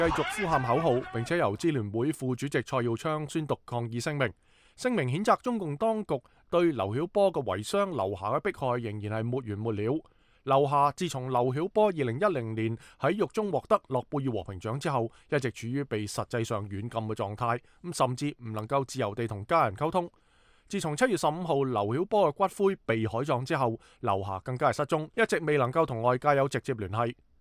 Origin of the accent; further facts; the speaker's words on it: Hong Kong; 所以作为香港人，不理你是从公义的角度，或者从自我保存的角度